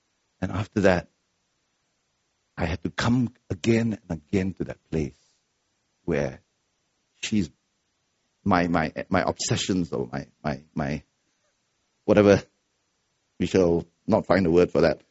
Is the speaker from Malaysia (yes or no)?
yes; Malaysia; Now, I'm a Malaysian who's extremely timid.